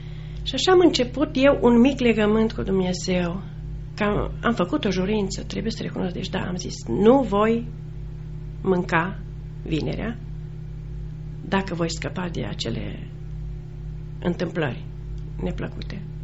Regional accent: Zalău, Sălaj County, Romania; am 59 de ani, sunt din Zalău, pensionară și m-am născut într-o familie de creștini ortodoxi.

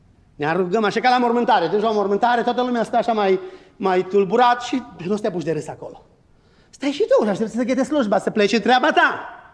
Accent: Romania; noi vorbim românește, pentru că suntem români. Ne-am născut în România și vorbim românește.

